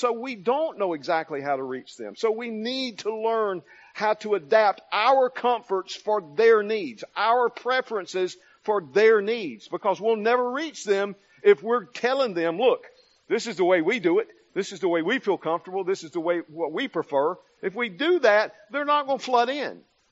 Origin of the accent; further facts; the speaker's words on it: United States; As an American in a different country, everybody wants to talk about what's going on in America to me.